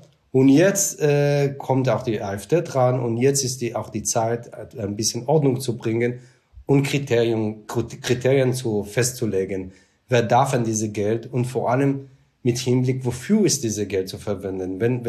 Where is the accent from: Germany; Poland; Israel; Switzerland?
Israel; German is a second language; bin erst so viel später dann nach Deutschland gekommen, etwa vor 20 Jahren. Und die Schule in Israel war sehr anders als in Deutschland. Also beispielsweise, wir sind immer, also ich bin im Kibbutz auch aufgewachsen